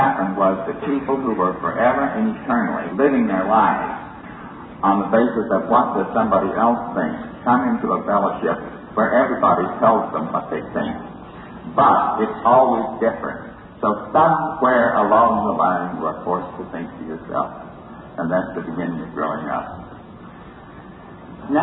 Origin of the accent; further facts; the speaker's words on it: United States; I am an American alcoholic.